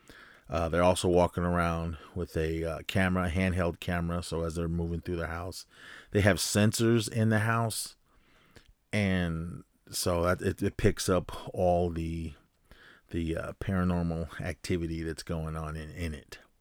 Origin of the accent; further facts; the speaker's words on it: Arizona, United States; I am Native American. I am from the Navajo Nation from Arizona. Full blood.